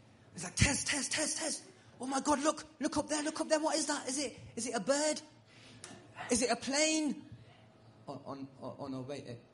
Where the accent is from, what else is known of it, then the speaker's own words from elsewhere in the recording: North West England, United Kingdom; now in London, United Kingdom; I live in London now, but I'm originally from Lancashire. So this is like a bit of a homecoming gig.